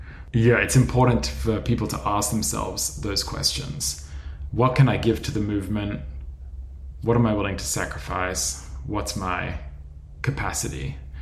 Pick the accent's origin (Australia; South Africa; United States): Australia; Brisbane, Queensland; now in Melbourne, Australia; a Palestinian living in exile here on Wurundjeri country of the Eastern Kulin Nation. I grew up mostly on Turrbal and Yagada country in Mianjin.